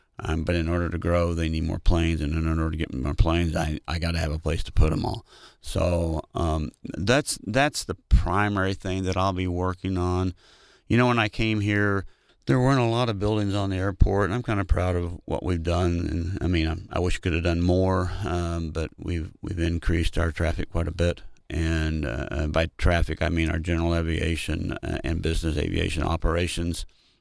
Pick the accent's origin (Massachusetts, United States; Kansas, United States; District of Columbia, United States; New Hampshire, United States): Kansas, United States; Pittsburg; I grew up in Pittsburgh, Kansas, and actually it's kind of interesting.